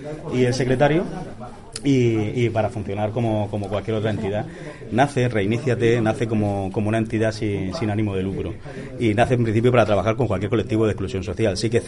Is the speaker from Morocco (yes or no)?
no; Cartagena, Region of Murcia, Spain; Sí que es cierto que somos de Cartagena y nos gustaría que Cartagena abanderara esta nueva forma de trabajar.